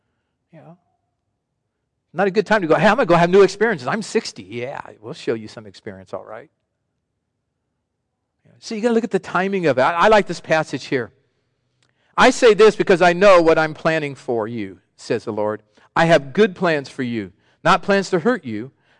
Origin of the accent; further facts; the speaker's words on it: Sacramento, California, United States; I grew up in Sacramento.